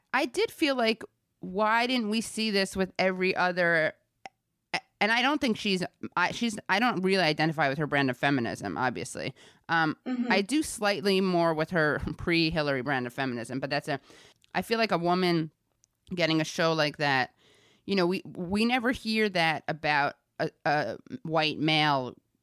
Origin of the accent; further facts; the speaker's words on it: New York City, New York, United States; And I grew up in New York City in kind of a similar background to hers.